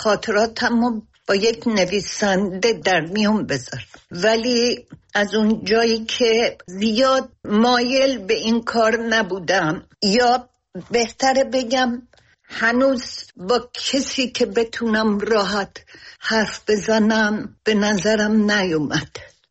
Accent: Iran; moved away; خب از وقتی که از ایران اومدم بیرون

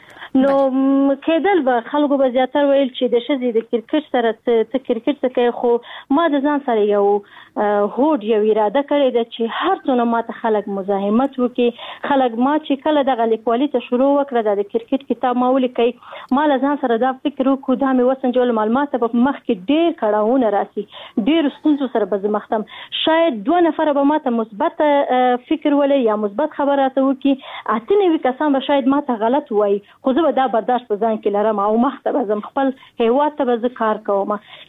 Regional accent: Afghanistan; کچیر زموږ افغانان دغه فکر کوي چې موږ غیرت لرو، ناموس لرو، شکر مسلمانان یو، نو طبعا موږ هم په دغه ماحول کې را لوی شوي

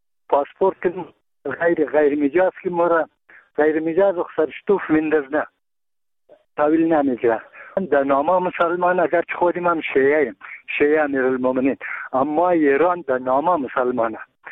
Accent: Bamyan, Afghanistan; ما یک تن از بامیانیم

